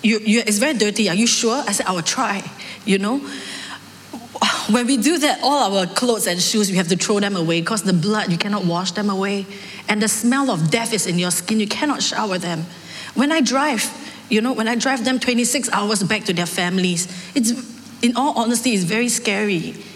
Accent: Singapore; I'm from Singapore.

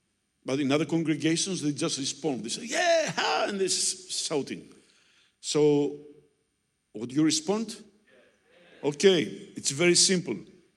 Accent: Greece; first language Greek; English is a second language; my mother language is not English. So I know I have an accent. Everybody has an accent. It would be more easy for me to preach in Greek

